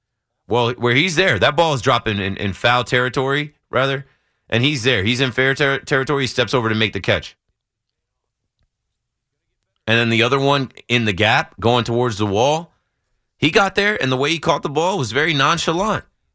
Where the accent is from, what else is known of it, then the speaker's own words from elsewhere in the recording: New Jersey, United States; Me growing up in Jersey, I was mad